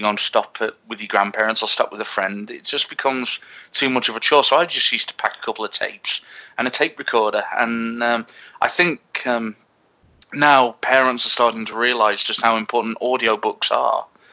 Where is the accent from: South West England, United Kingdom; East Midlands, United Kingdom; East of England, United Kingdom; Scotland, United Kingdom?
East Midlands, United Kingdom; Nottingham; And that was when the first round was actually in Nottingham, so I got to perform in my hometown, which was fantastic.